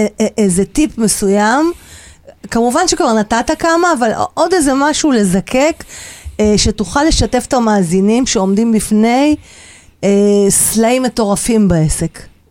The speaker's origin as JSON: {"language": "Hebrew", "town": "Tel Aviv", "region": "Tel Aviv District", "country": "Israel", "said": "תל אביבית מקרה קשה."}